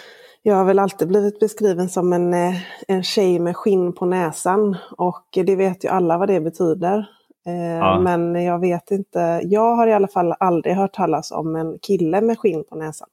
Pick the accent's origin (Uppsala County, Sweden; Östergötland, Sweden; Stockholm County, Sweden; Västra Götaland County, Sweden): Västra Götaland County, Sweden; Gothenburg; accent: Gothenburg dialect; now in Småland, Sweden; Jag bor här nu, men jag är från Göteborg från början.